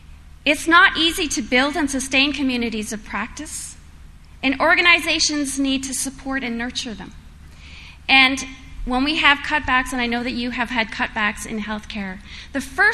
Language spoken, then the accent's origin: English; Ontario, Canada; I'm from Ontario and near Toronto, so very close to the epicenter of SARS.